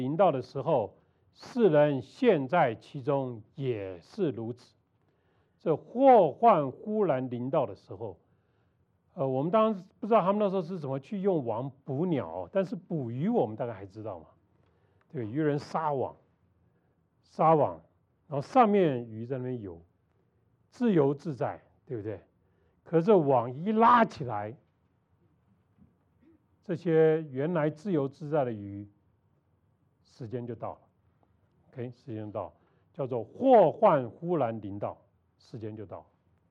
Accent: Taiwan; 我在台湾长大，那时候我在台湾

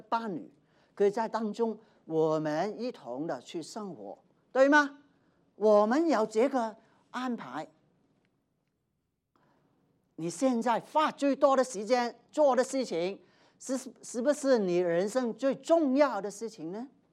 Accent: Hong Kong; now in Denver, United States; 我从香港过来，最近呢看新闻啊、电视啊，就告诉我，原来香港现在很多人呢

